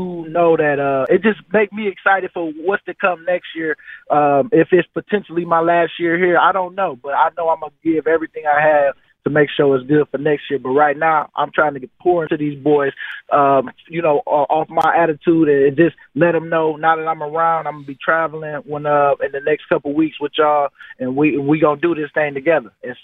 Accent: Michigan, United States; it's my hometown. You know, I grew up a Lions fan.

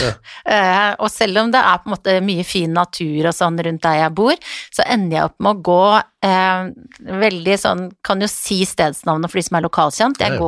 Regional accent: Bergen, Vestland, Norway; jeg fløy fra Bergen, min hjemby, i dag tidlig.

